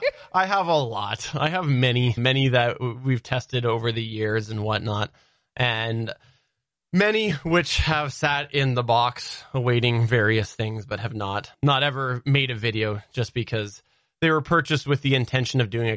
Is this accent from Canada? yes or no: yes; Canada; As a Canadian, my response to that was, I don't care, because Pandora is not in Canada.